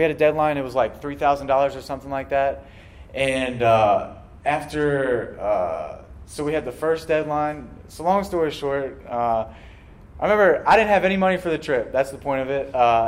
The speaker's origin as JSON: {"language": "English", "region": "Virginia", "country": "United States", "said": "So I didn't grow up a Christian. I'm from Virginia. It's a little place called the Shenandoah Valley."}